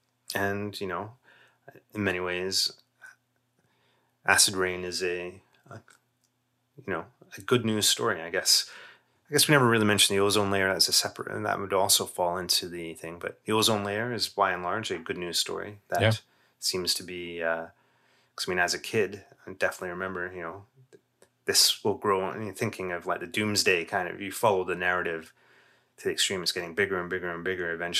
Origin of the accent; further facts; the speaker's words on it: Canada; we have our own biases here, being Canadian